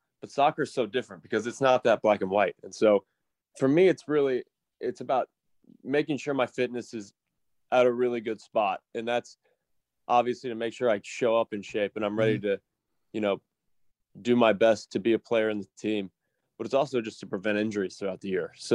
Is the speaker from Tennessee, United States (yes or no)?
yes; Tennessee, United States; I'm back home now. I'm from Tennessee.